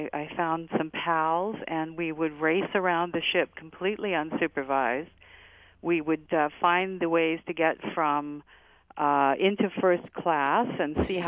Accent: New Zealand; born there; I was born in New Zealand. And between the ages of 5 and about 15, my family and I traveled back and forth from New Zealand to the West Coast

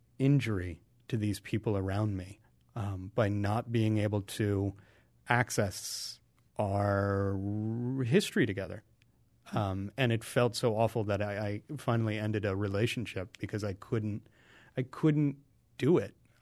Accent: Ohio, United States; Whereas if I was in my hometown in central Ohio, people would again and again be confronting me with things that I didn't know.

